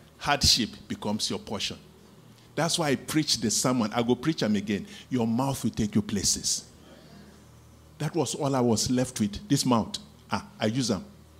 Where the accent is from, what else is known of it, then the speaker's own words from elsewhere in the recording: Jos, Plateau, Nigeria; I was born in Jos and I grew up in Jos until I left.